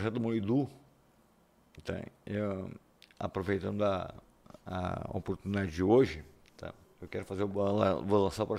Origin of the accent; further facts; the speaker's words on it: Rio Grande do Sul, Brazil; Cara, eu sou gaúcho, eu peço licença.